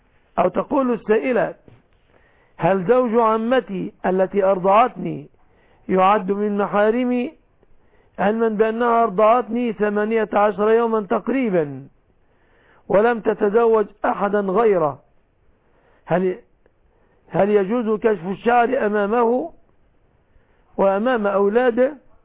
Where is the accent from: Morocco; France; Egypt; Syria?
Egypt; في بلادنا مصر